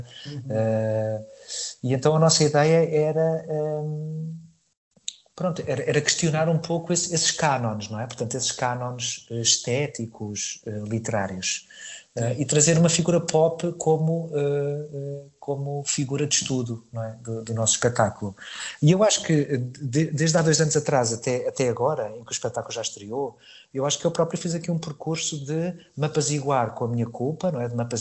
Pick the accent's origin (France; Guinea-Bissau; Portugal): Portugal; Aveiro; Eu, crescendo em Aveiro, eu fui construindo e percebendo que eu não tinha lugar aqui, não é? Em Aveiro.